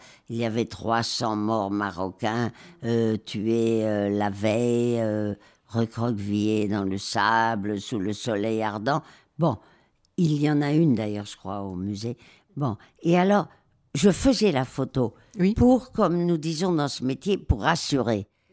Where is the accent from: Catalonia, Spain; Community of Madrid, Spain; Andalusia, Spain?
Community of Madrid, Spain; Madrid; mon enfance à Madrid.